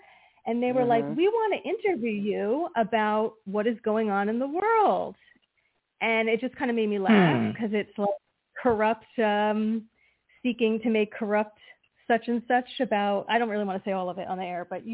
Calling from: New Jersey, United States; from New Jersey.

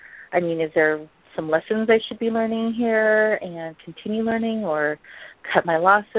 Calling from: Virginia, United States; Virginia, and my birth date is 5/2/72.

